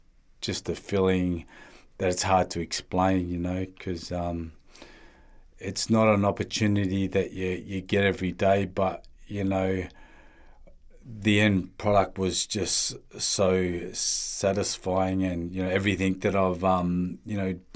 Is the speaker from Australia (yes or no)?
yes; Perth, Western Australia, Australia; I come from Perth, WA, you know, I come from a broken home.